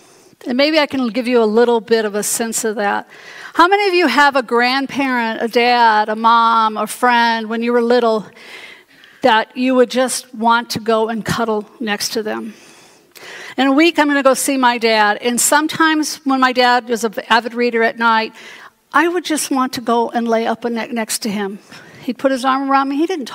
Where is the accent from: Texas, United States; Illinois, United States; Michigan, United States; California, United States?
Illinois, United States; Chicago; I grew up in the Chicago area.